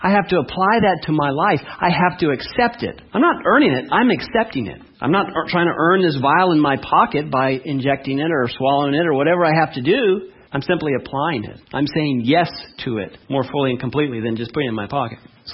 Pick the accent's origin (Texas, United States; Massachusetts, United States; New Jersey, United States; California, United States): California, United States; born or raised there